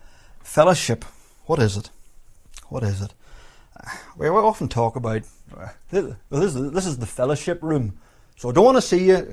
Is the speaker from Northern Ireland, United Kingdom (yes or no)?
yes; Belfast, Northern Ireland, United Kingdom; You know, where I grew up in Belfast, we knew the people who lived beside us